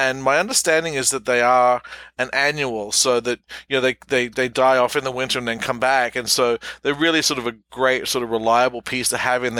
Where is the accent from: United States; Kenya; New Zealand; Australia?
Australia; moved away; I grew up in Australia.